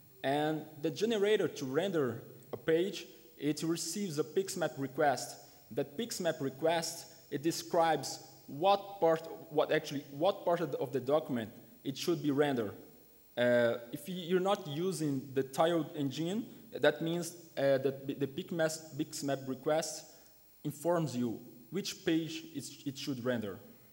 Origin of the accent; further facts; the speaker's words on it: Recife, Pernambuco, Brazil; I'm from Brazil, a city called Recife in the northeast of Brazil.